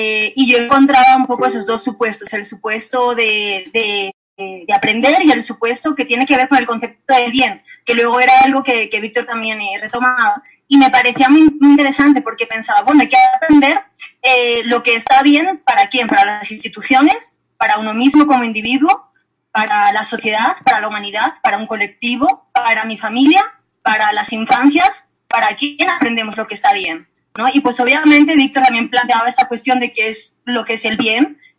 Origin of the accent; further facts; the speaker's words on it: Spain; born there; yo pues soy nacida en España